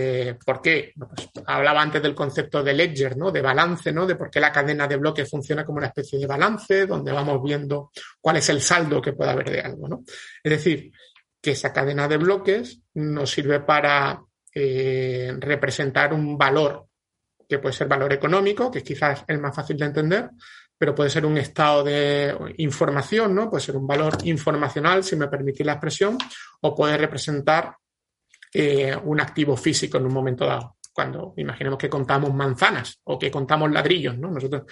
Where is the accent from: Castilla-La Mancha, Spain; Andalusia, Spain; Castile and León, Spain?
Andalusia, Spain; yo como soy andaluz, los tickets de la feria, ¿no?